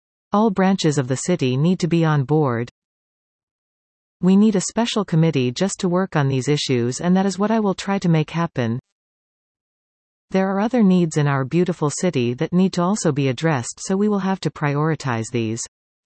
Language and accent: English; Timmins, Ontario, Canada; Born and raised in Timmins. Retired after 35 years with the Credit Bureau Timmins.